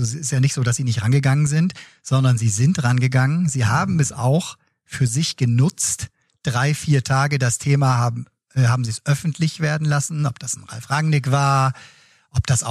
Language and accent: German; Cologne, North Rhine-Westphalia, Germany; von Christian Keller bin ich enttäuscht als Kölner.